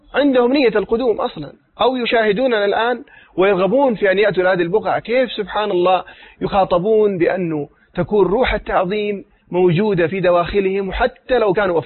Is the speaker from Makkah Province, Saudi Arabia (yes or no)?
yes; Mecca, Makkah Province, Saudi Arabia; لما قلت له أنا من مكة